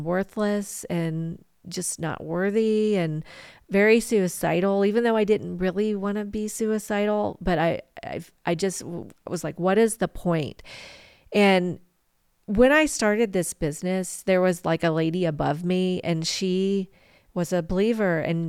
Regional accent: United States; I'm American. I'm American.

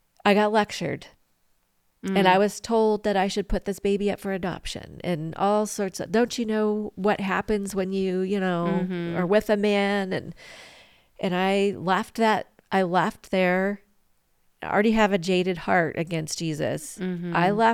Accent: United States; I'm American. I'm American.

